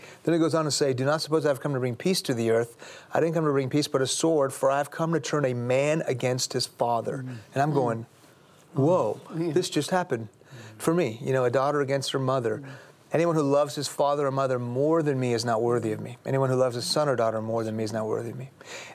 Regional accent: Iran; I'm a Muslim because I'm from Iran

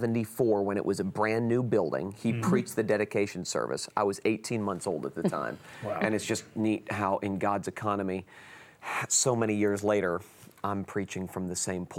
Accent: Florida, United States; I had planted a church back home. I'm from South Florida.

